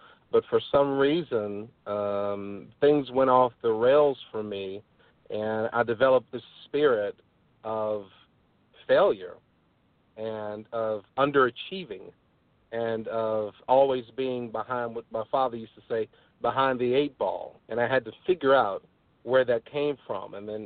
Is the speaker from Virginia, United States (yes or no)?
yes; Virginia, United States; I'm from Virginia, from Southwest Virginia, in a small town near Lynchburg, and grew up there with my mother and father and two brothers, one older, one younger.